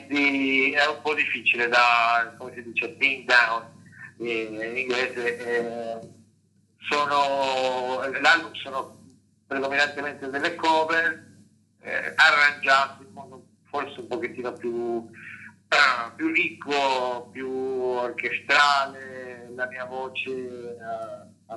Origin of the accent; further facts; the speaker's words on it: Venezuela; Italian is a second language; sono un venezuelano quasi 42enne, pieno di adozione.